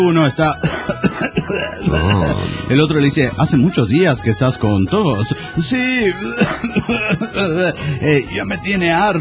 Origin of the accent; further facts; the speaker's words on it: Guadalajara, Jalisco, Mexico; Soy el valedor de Guadalajara, Jalisco, México.